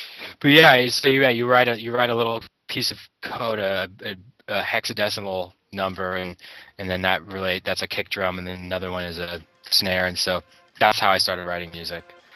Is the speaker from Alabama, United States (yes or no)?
no; Goleta, California, United States; also born or lived in Santa Barbara; as a young teen and growing up in Santa Barbara, I started to go, actually grew up in a place called Goleta, which is a little town north of Santa Barbara